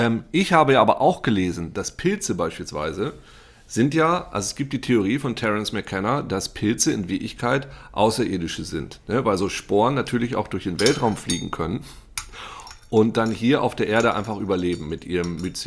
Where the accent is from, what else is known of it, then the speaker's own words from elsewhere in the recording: Lower Saxony, Germany; bei uns in Ostfriesland